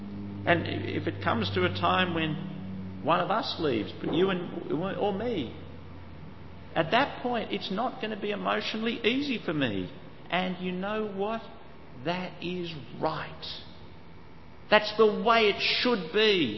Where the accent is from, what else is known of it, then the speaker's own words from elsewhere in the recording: Australia; I'm an Australian male. I'm not good at showing emotion.